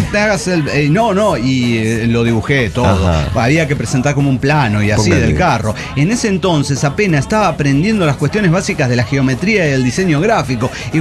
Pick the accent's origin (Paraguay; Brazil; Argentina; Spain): Argentina; Mire que soy argentino